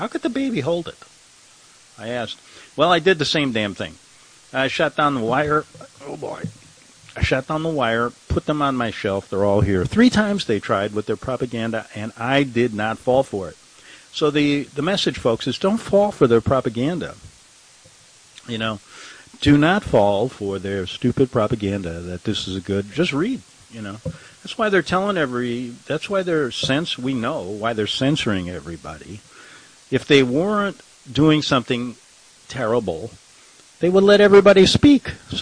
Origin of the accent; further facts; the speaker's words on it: Chicago, Illinois, United States; He's been trying to get to the truth ever since Mayor Daley in Chicago. So that's where I met him, my hometown.